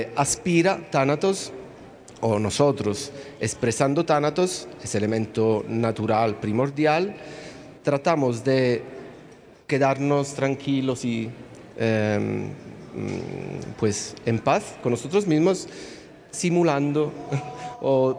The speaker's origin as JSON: {"language": "Spanish", "country": "Italy", "second_language": "Spanish", "said": "Vengo de Italia, como ya han dicho."}